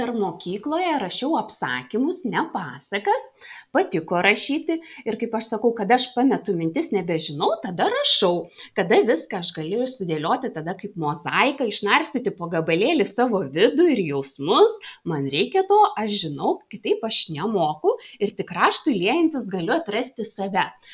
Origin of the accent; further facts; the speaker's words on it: Panevėžys, Panevėžys County, Lithuania; also born or lived in Vilnius; Panevėžys yra mano gimtasis miestas. Aš čia gimiau, augau, keliavau į darželį, į mokyklą. Taigi visos mano dienos yra praleistos Panevėžyje. Tik mokslus krimtau Vilniuje 3 metus. Bet šiaip visą laiką gyvenu Panevėžyje, todėl jis man pakankamai svarbus.